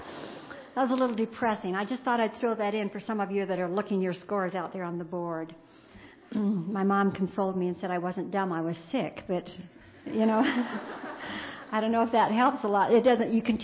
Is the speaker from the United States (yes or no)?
no; Canada; They didn't do that when I was growing up in Canada in a little farming community.